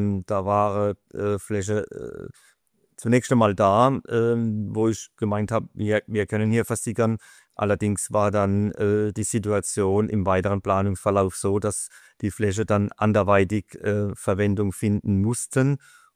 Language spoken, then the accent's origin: German; Walldorf, Baden-Württemberg, Germany; Wir sind sehr regional hier in meiner Heimatstadt Walldorf und im ganz kleinen Umkreis tätig.